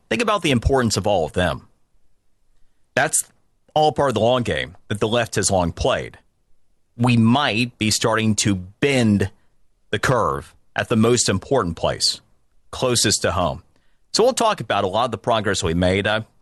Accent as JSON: {"language": "English", "region": "Florida", "country": "United States", "tie": "born or raised there", "said": "a lot of them happened from my home state of Florida"}